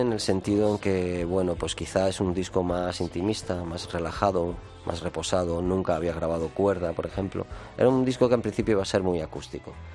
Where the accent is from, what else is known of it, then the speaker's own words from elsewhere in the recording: Almería, Andalusia, Spain; moved away; mi entrada en el 86 aquí cuando me vine de Almería a tocar